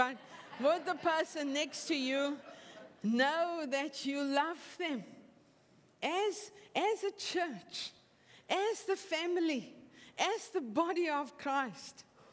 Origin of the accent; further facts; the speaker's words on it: South Africa; Clearly I'm from South Africa.